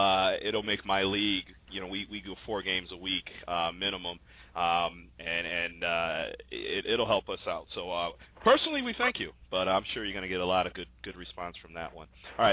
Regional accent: Connecticut, United States; 860 area code, you're from Connecticut, my home state.

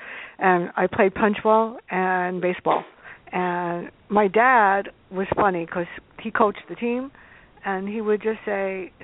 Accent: Bronx, New York, United States; First of all, I grew up in the South Bronx, so I identified

